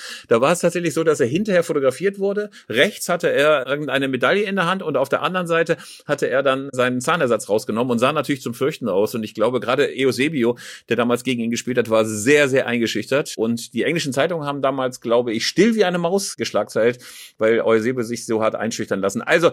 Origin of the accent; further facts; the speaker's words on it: Bielefeld, North Rhine-Westphalia, Germany; Aber als Bielefelder kann ich nur sagen